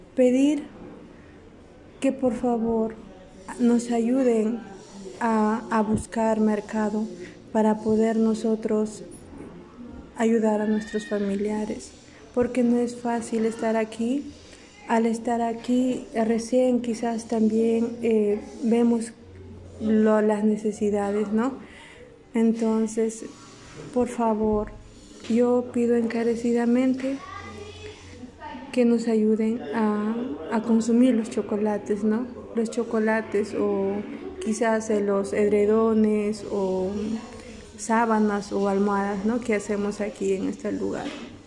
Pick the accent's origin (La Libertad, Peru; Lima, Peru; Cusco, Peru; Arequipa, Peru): Cusco, Peru; yo soy de Ciudad de Cusco. Bueno, soy madre soltera de 3 hijos.